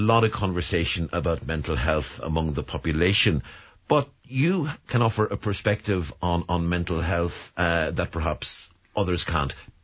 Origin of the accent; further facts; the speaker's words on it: Waterford, Munster, Ireland; I mean, I came up here from Waterford and I struggled for the first